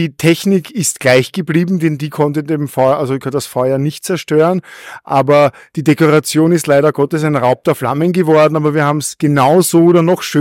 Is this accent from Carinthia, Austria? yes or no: no; Vienna, Austria; lebe ich ein großartiges, glückliches Leben mitten im Prater und bin im Looping aufgewachsen und in der Achterbahn zu Hause.